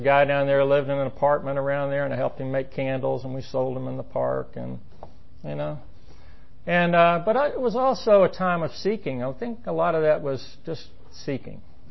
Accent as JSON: {"language": "English", "town": "Marietta", "region": "Georgia", "country": "United States", "tie": "born or raised there", "also_born_or_lived": "Atlanta / East Point", "said": "Anyway, I was born in Atlanta in 1955. I'm 62 years old. Spent first few years down in East Point, and in 64 we moved up to Marietta into a new neighborhood."}